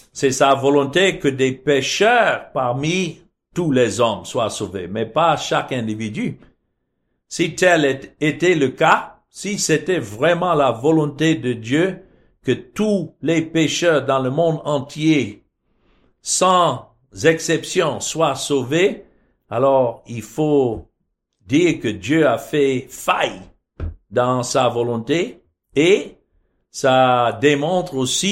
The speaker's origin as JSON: {"language": "French", "country": "United States", "said": "Je suis américain, je ne suis pas africain."}